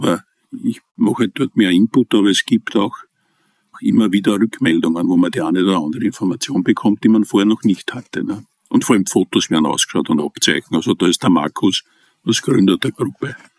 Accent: Vienna, Austria; Das hat begonnen natürlich in Stadlau, wo ich aufgewachsen bin

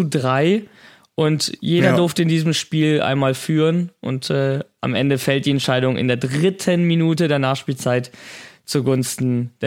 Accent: Italy; als Italiener wissen wir ja, Emotionen sind, es gehören ja zum Fußball dazu

